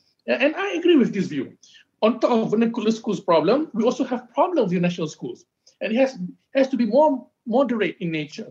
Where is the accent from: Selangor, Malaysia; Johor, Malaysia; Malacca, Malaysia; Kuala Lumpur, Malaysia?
Selangor, Malaysia; Gombak; Like when I was growing up in Melawati in Gombak 20 years ago.